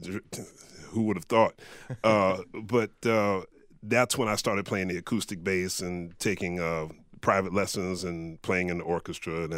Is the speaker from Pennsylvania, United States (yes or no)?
yes; Philadelphia, Pennsylvania, United States; I grew up in Philadelphia, and every Thanksgiving I would watch, you know, my grandparents, my great uncles, my great aunts sit around playing pinochle